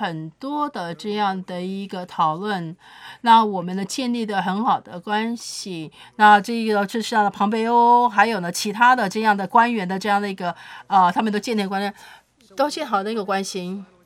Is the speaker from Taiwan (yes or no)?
no; China; 我是来自中国的记者